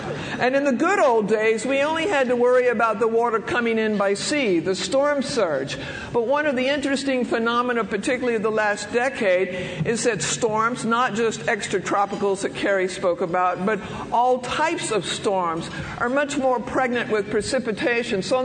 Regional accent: Fort Worth, Texas, United States; I grew up in Fort Worth, which when I was growing up was the southern end of Tornado Alley

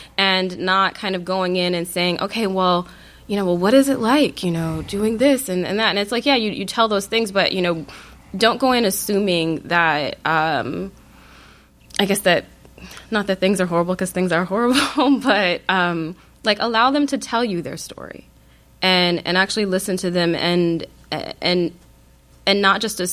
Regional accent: Flint, Michigan, United States; So I do not live in Flint. But anytime that I tell someone that I'm from Flint, I get, it's like this weird thing people do.

